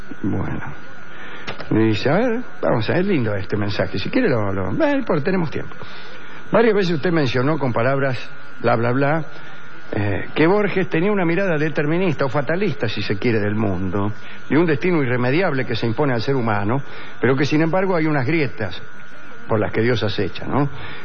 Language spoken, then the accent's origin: Spanish; Ituzaingó, Buenos Aires Province, Argentina; now in Neuquén, Argentina; Soy de Ituzaingó, pero vivo en Neuquén, capital.